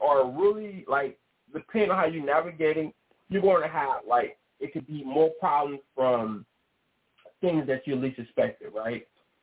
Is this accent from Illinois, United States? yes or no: no; Richmond, California, United States; I'm from Richmond, California, originally. I'm from Richmond, California.